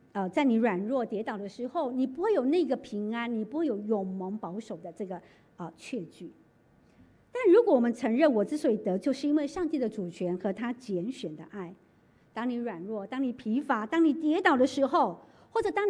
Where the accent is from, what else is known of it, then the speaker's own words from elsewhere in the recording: Taiwan; 刚才传道介绍我是在台湾出生长大